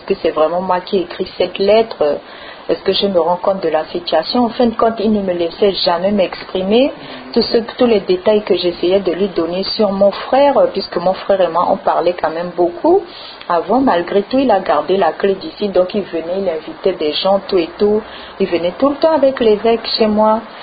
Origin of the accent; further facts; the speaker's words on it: French Guiana; Moi, j'ai grandi ici. Et je suis guyanaise de deuxième patrie, hein.